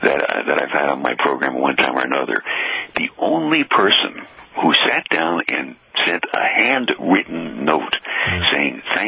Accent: Brooklyn, New York, United States; But on the other hand, I'm from Brooklyn

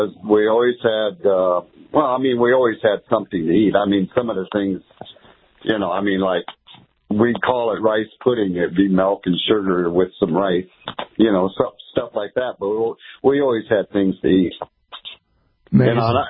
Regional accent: Mexico; And we're from Mexico, so I had to relate to all the stuff that's going on in our country right now.

